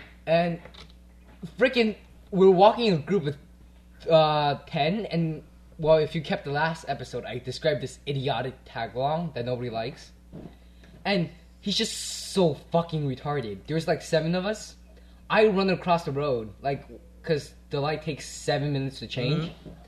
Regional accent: Cranford, New Jersey, United States; I'm from Cranford, so like we have really athletic kids, even though we're a small town. And like, white people outnumber me like 40 to 1.

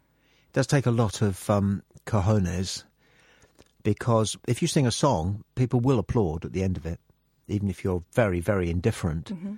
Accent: Feltham, London, United Kingdom; Yeah, because I'm from Feltham

